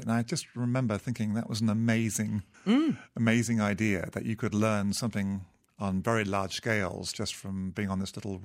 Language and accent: English; England, United Kingdom; I was a young boy growing up in England. I was at a boarding school.